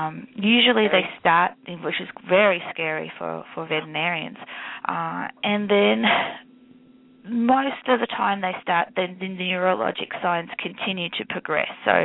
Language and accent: English; Melbourne, Victoria, Australia; accent: Australian; I'm actually from Melbourne in Australia, I apologize about my Australian accent mixed with the southern drawl.